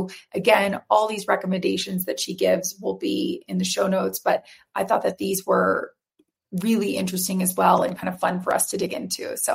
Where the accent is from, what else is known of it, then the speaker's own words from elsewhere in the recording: Florida, United States; Whereas like I grew up in Florida, I don't know if you call it the South, I would.